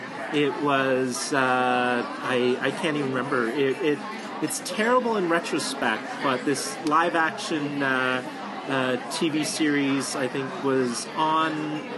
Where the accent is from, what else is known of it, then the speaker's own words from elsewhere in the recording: Unionville, Ontario, Canada; also born or lived in North York; Just north of Toronto. So, Unionville.